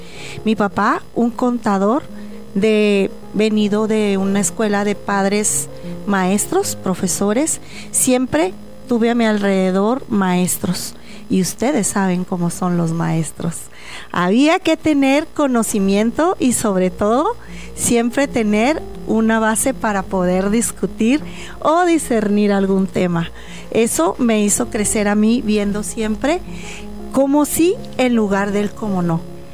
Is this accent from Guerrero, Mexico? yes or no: no; Torreón, Coahuila, Mexico; born there; soy nacida en Torreón, Coahuila. Soy la mayor de 5 hermanas